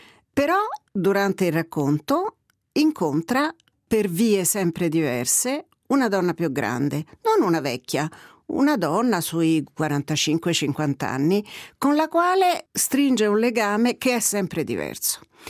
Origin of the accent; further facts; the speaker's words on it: Rome, Lazio, Italy; accent: Roman; la mia lingua madre è l'italiano, che come gli ascoltatori e le ascoltatrici se ne staranno rendendo conto è un italiano di Roma